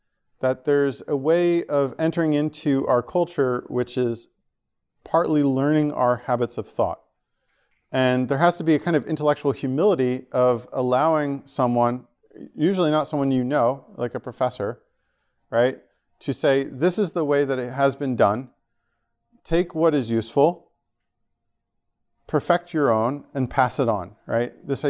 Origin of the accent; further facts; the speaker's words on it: New Jersey, United States; Again, like I'm from New Jersey, right?